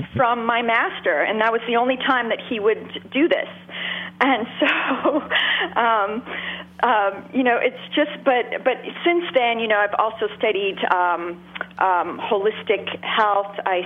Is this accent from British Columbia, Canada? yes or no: no; Montreal, Quebec, Canada; I grew up in Montreal.